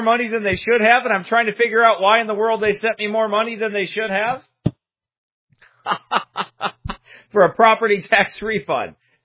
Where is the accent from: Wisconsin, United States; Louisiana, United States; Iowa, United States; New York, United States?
Iowa, United States; And I am from Iowa.